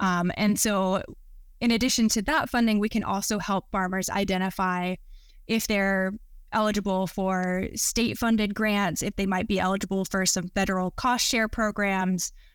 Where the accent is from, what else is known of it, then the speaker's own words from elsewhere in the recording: South Carolina, United States; like where I grew up in South Carolina, driving down those roads, you just see these massive tobacco fields.